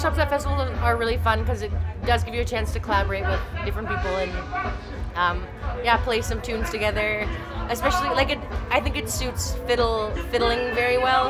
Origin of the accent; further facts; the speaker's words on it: Victoria, British Columbia, Canada; So fiddle jams, that's kind of what I grew up with in Victoria